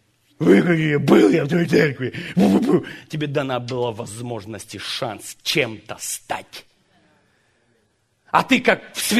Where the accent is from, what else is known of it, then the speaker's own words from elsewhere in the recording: Ukraine; Первые годы моей молодости, знаете, когда мы родились на Украине, мать работает на двух работах, все было на моих плечах.